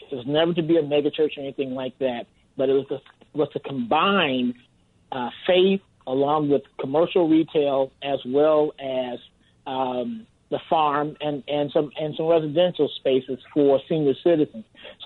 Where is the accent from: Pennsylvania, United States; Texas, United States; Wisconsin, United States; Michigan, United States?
Michigan, United States; Detroit; So we understood, even when growing up in Detroit, my grandmother raised me and my grandfather raised me